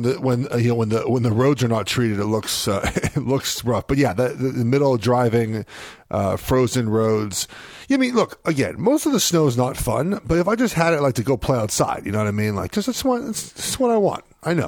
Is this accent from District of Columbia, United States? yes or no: no; Los Angeles, California, United States; And, you know, I'm from Los Angeles. I went to school in Oregon.